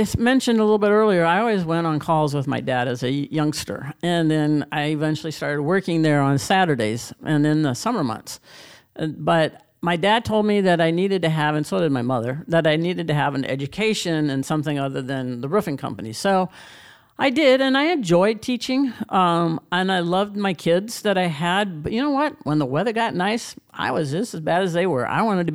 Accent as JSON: {"language": "English", "region": "Iowa", "country": "United States", "tie": "born or raised there", "said": "I was born and raised in Iowa, but I'm a Cornhusker. I was raised a Cornhusker."}